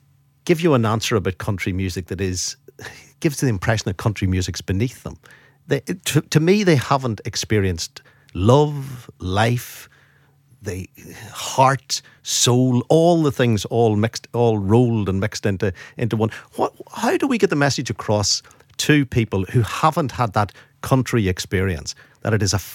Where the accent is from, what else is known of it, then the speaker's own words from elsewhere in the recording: Burren, Ireland; You're from Donoughmore and I'm from Burren, and they're small communities and they love country music.